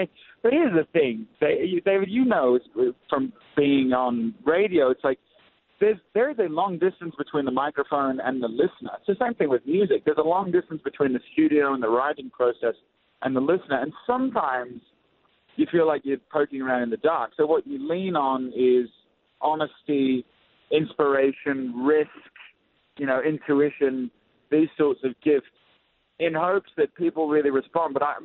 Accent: Australia; accent: Australian; now in Nashville, United States; I hope you can still tell. I live in Nashville, so my accent's been a bit compromised. But Australia is still part of the British Commonwealth

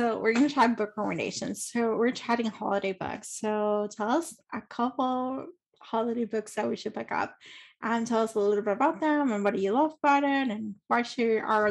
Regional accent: Puerto Rico; now in United States; So like I grew up in Puerto Rico, but I live in the States, and like my identity is different than from people who are first generation, third generation

